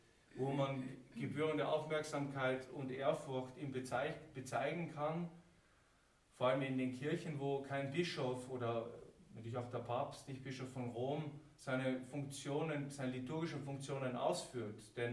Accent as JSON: {"language": "German", "country": "Austria", "said": "Bei Ihnen in Bayern und bei uns in Österreich, grüß Gott."}